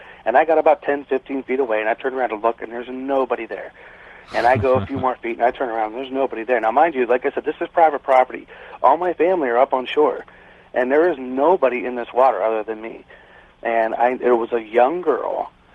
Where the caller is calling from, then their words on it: Youngstown, Ohio, United States; I'm calling from Youngstown, Ohio.